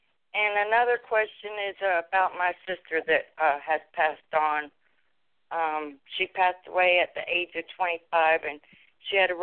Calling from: Georgia, United States; I'm calling from Georgia.

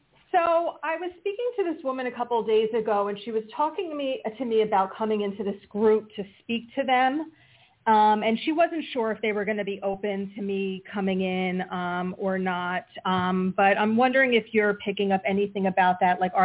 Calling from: Pennsylvania, United States; I'm calling from Pennsylvania.

